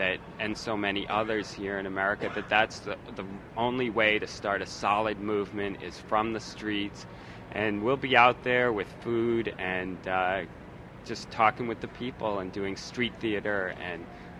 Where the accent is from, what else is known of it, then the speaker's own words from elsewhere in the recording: Boston, Massachusetts, United States; I'm from Boston. I guess that's the way we are.